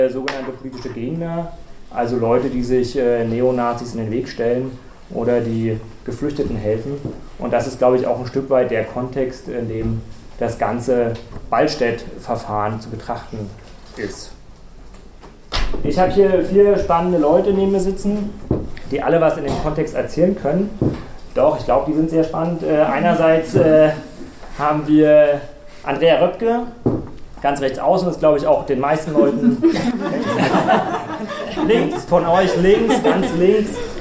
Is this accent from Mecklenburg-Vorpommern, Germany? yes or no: no; Saxony, Germany; ich bin nicht aus Thüringen, ich bin aus Sachsen in dem Fall.